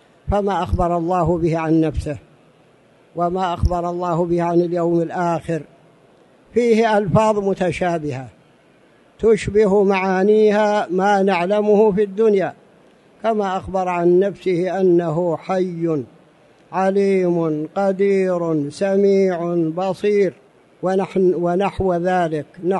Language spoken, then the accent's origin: Arabic; Saudi Arabia; العسل الموجود عندنا في السعودية ليس مثل الموجود في مكان آخر